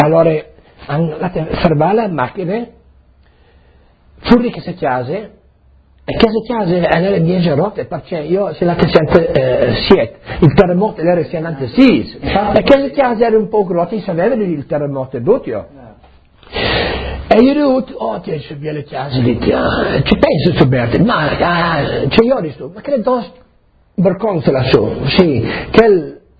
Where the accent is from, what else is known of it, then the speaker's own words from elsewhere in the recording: South Africa; Italian is a second language; io sono di Sudafrica, io va Udine, fra un'ora io arrivo a Udine